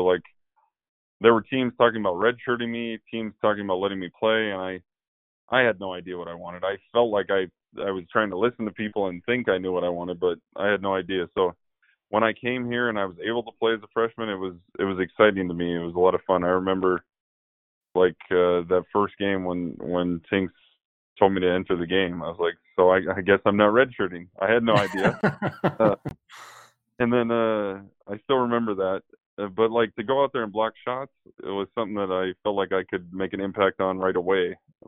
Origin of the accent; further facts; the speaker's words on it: Williston, North Dakota, United States; just coming to Missoula, growing up in Williston, things are completely different than Missoula.